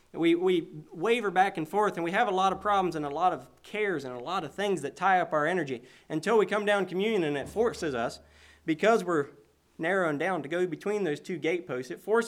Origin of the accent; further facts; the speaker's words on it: Boonville, Missouri, United States; Let me say that we're from Boonville, Missouri. That's where we come from. I forgot to say where we come from, and so that's where we're from.